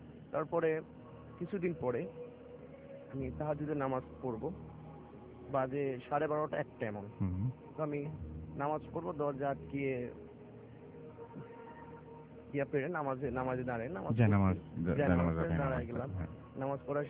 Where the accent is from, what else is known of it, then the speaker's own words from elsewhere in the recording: Natore, Rajshahi Division, Bangladesh; আমার গ্রামের ঘটনা, নাটোর জেলাতে, আমার বাড়ি গ্রামে।